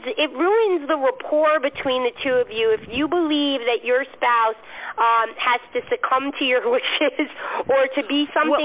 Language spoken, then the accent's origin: English; United States; because despite my heritage, I'm American born and raised